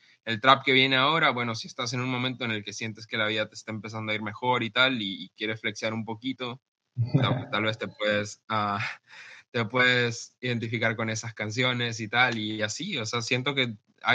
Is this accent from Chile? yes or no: yes; Chile; now in United States; Yo vengo de Chile, estoy viviendo en Estados Unidos ahora